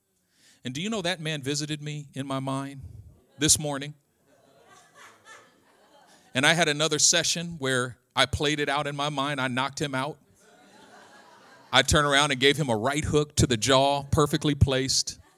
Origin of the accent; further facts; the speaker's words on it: Oakland, California, United States; I'm trying to be a Christian, but I'm from East Oakland.